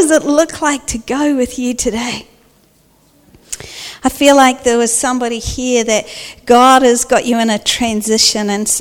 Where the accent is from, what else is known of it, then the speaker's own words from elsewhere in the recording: Southland, New Zealand; Now, I do not have any Māori blood in me. I grew up in Southland.